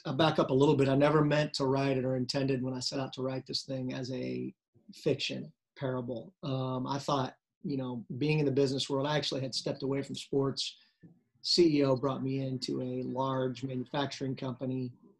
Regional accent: Indiana, United States; Maybe it's because I'm from Indiana.

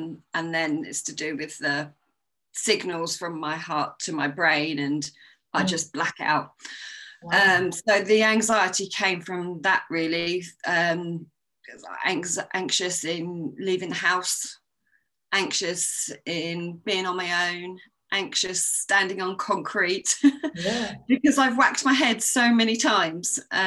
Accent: South East England, United Kingdom; I'm from Sussex in the UK.

